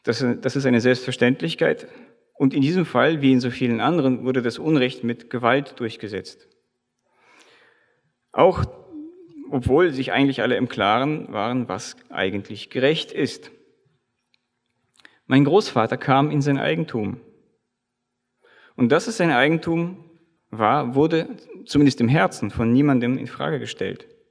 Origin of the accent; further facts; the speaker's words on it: Russia; now in Germany; Ich selbst bin ja in Russland aufgewachsen, das heißt, meine Kindheit habe ich in Russland verbracht. Das liegt daran, dass deutsche Vorfahren meinerseits nach Russland ausgewandert sind. Genau genommen teilweise in die Ukraine und andere an den Kaukasus.